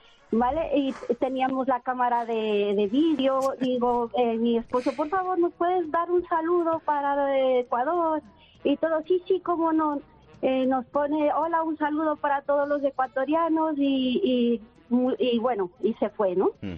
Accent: Zaragoza, Aragon, Spain; Bueno, yo soy de Zaragoza.

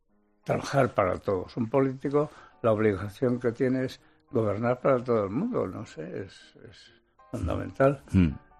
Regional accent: Spain; Y cuando es todo una España, somos todos españoles

